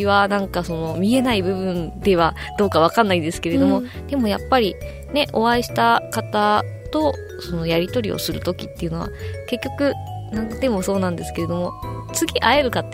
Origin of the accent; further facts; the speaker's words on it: Yokohama, Kanagawa, Japan; now in Okinawa, Japan; 私は横浜です。